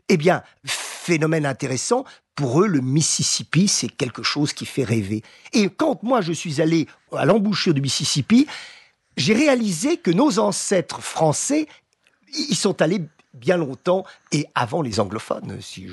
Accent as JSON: {"language": "French", "country": "France", "said": "je suis français"}